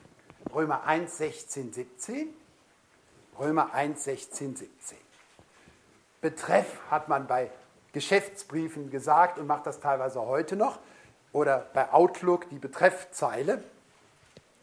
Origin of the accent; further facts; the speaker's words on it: Rhineland, Germany; als Rheinländer